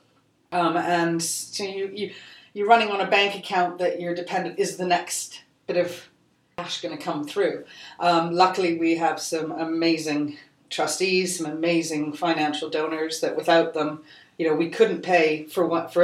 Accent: Canada; I'm Canadian, just saying.

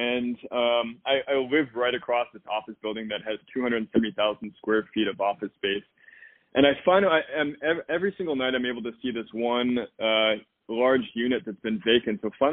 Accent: Midwest, United States; Well, it's really interesting because I'm from the Midwest.

